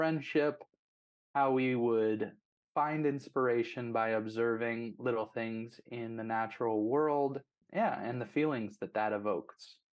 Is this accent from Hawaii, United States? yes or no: no; Denver, Colorado, United States; I grew up in Denver, Colorado with Justin.